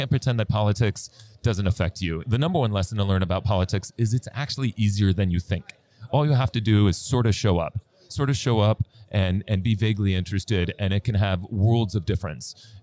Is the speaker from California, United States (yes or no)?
yes; California, United States; I come from California, which I don't know if we're the fourth or the fifth largest economy now.